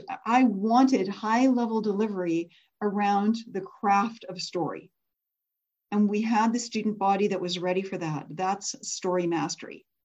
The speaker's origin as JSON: {"language": "English", "country": "Canada", "said": "you notice that I'm a Canadian charging in US dollars."}